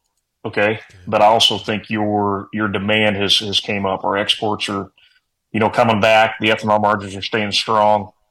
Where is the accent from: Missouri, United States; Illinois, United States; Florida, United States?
Illinois, United States; Illinois, I would argue with, my home state, Illinois.